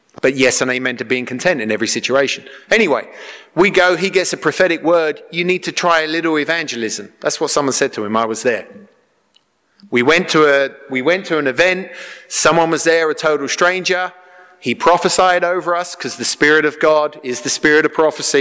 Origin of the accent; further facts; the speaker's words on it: England, United Kingdom; Now, I'm English, which means I would have known my place and said, thank you, goodbye.